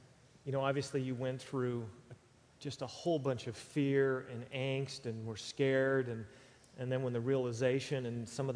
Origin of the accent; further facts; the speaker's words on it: Lockport, United States; They're from Lockport, so let's give it up for them. Thank you for coming. My hometown.